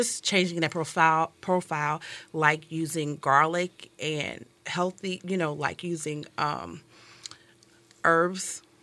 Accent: the South, United States; And I know me growing up in the South, my grandmother taught me how to garden and different things like that.

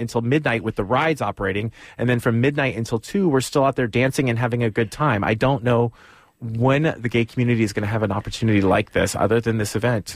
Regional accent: Cleveland, Ohio, United States; moved away as an adult; now in San Francisco, United States; since I moved to San Francisco from Cleveland in 1999, I've gone every single year.

